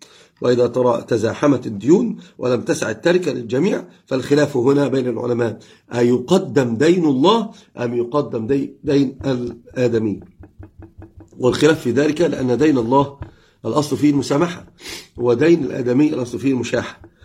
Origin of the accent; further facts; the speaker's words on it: Fez, Fès-Meknès, Morocco; أنا فاسي تزاب.